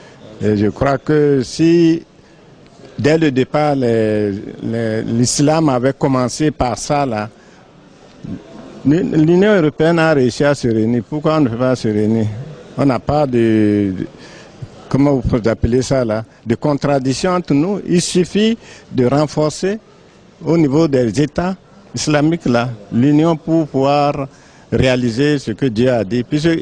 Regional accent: Benin; Je suis du Bénin.

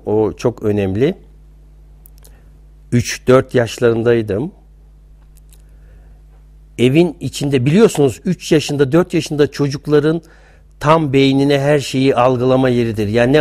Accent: Istanbul, Turkey; born there; Ben 1953 yılında İstanbul'da dünyaya geldim. Anadan doğma görme engelliyim.

